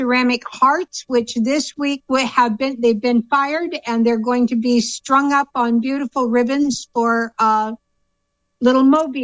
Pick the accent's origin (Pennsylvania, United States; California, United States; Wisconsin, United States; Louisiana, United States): California, United States; Walnut Creek; now in Chico, United States; We came from the Bay Area. Grew up in Walnut Creek.